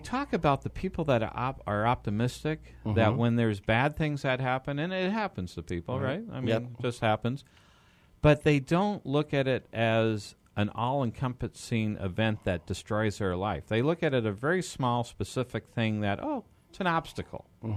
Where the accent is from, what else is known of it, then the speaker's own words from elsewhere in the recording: Los Angeles, California, United States; now in Phoenix, United States; I grew up in Los Angeles.